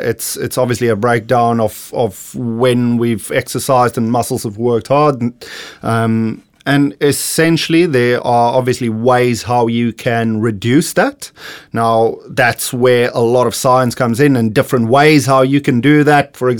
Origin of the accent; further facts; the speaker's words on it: South Africa; moved away as an adult; now in Australia; So I am from the beautiful country of South Africa. I made my move to Australia start of 2018.